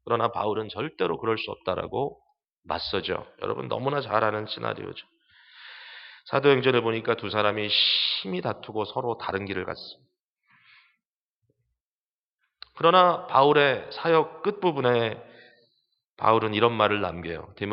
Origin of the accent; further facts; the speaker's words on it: South Korea; 역시 저도 한국 사람이에요.